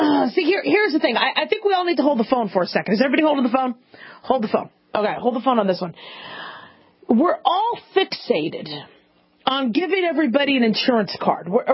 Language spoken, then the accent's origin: English; Las Vegas, Nevada, United States; Fisher from Las Vegas, Nevada. Ah, my hometown.